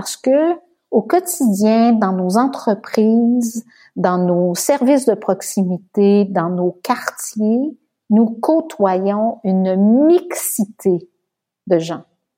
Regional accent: Beauharnois, Quebec, Canada; Alors moi, je suis native de Beauharnois.

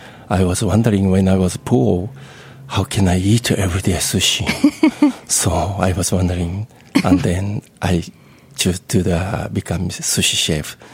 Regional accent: Osaka, Japan; English is a second language; I was born and raised in Osaka, Japan. It's the middle of Japan.

